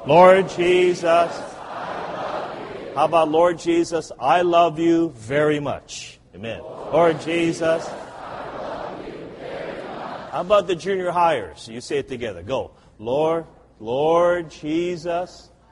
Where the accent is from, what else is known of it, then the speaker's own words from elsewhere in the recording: California, United States; I'm from California.